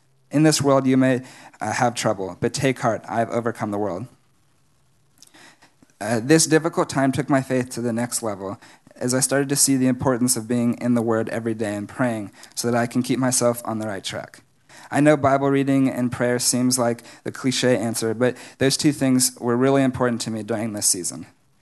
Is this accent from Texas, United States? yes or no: yes; Dallas, Texas, United States; I was born on August 14, 1999, in Dallas, into a solid Christian family where I have grown up going to Watermark since I can remember.